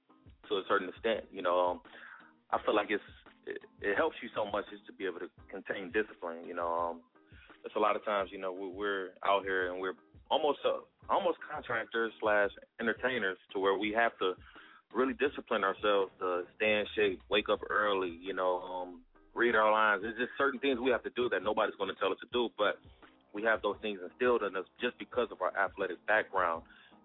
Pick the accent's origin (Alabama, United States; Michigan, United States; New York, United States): Michigan, United States; Yeah, man. I'm from Michigan, brother, so I'm not too far.